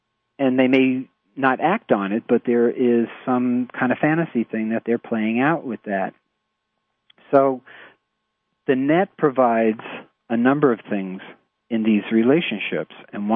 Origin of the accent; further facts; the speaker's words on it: New York, United States; accent: New York; The lure, my New York accent came out there.